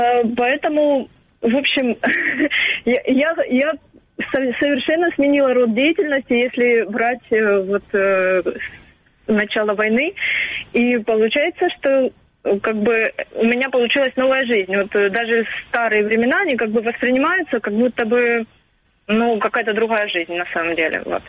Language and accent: Russian; Donetsk Oblast, Ukraine; хоть я и родом из Донецкой области, но в Солидаре и окрестностях я не была никогда